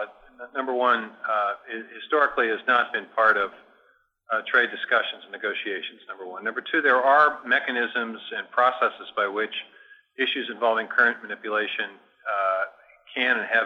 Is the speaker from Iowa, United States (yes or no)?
yes; Iowa, United States; My home state of Iowa